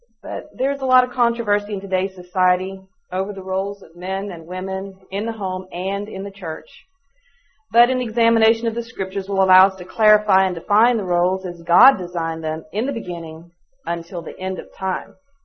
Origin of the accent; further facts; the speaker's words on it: Texas, United States; I'm from Texas, and that's good enough.